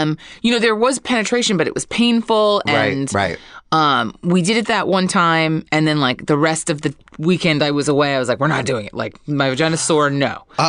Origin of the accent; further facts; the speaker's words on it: Hawaii, United States; I'm originally from Oahu.